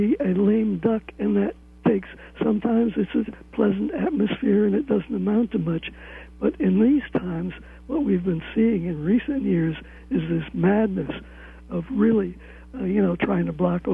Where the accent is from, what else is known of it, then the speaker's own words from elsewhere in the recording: Connecticut, United States; at that time I was growing up in Connecticut and was in the same town as the national chairman of the Republican Party